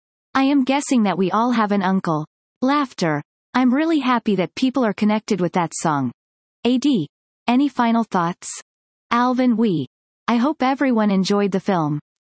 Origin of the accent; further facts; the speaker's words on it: Malaysia; I grew up in Malaysia and we had that one video game that our friend had